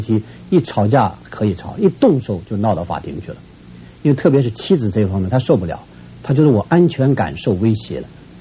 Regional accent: Shenyang, Liaoning, China; 我是东北人什么办法呢？我父母生下我就是东北人，我是沈阳人，

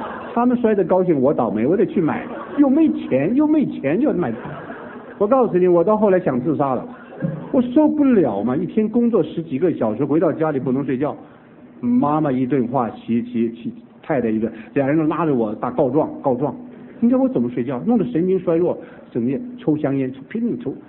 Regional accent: northern China, China; 我是北方人，规矩很大，早晚要去请安的，

